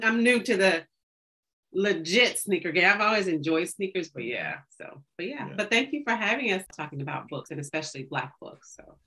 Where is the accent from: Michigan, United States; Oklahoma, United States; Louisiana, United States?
Oklahoma, United States; Tulsa; I'm from Tulsa, grew up actually near Black Wall Street, never knew Black Wall Street existed, even walking distance from my house until I got older.